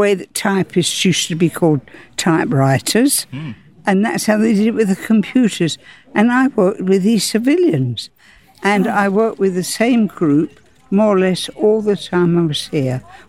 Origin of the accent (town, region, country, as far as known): Margate, South East England, United Kingdom; born or raised there; also born or lived in Chelsea